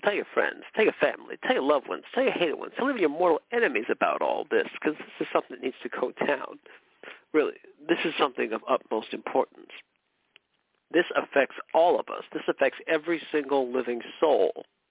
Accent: McKinleyville, California, United States; there I was living in McKinleyville, California. That's my hometown, McKinleyville, where horses have the right of way.

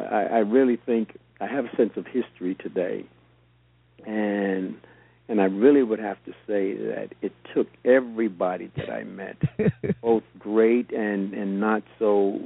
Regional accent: New York, United States; because I grew up a Catholic in New York

